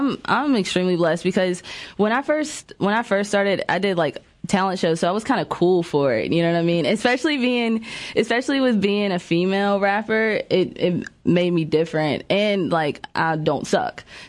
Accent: Staunton, Virginia, United States; I'm from Stanton, Virginia

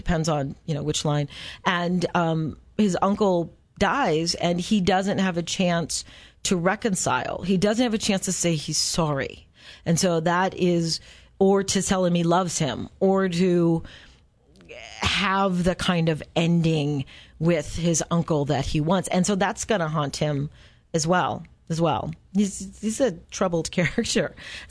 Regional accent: Minnesota, United States; I grew up in the Midwest, so Paul Bunyan is, I'm a Minnesotan

